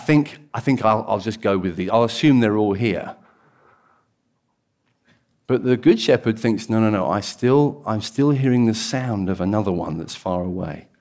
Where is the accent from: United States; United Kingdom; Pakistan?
United Kingdom; Brighton, South East England; I was born and raised in Brighton.